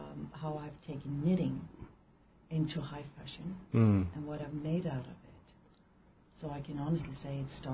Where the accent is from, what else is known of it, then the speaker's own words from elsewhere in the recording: Iceland; and I come from Iceland. I am honored to be here in Alaska for the first time ever.